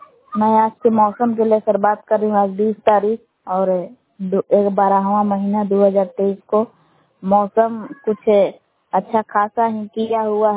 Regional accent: Belam, Bihar, India; ग्राम बेलाम जिला कैमूर बबुआ के निवासी हूँ।

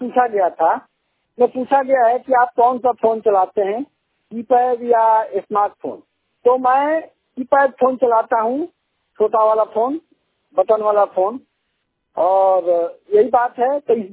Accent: Siwan, Bihar, India; जिला सिवान बिहार का मूल निवासी हूं और 100% दृष्टिबाधित हूं।

